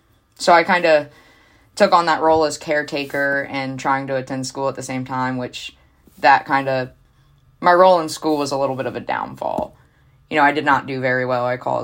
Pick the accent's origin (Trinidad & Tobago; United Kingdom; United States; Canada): United States; Mansfield, Ohio; now in Ashland, United States; I live in Ohio, in Ashland, Ohio, and I'm from Mansfield.